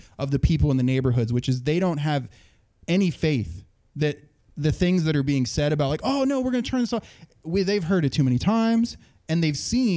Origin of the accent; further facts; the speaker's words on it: Guerneville, California, United States; Guerneville, California.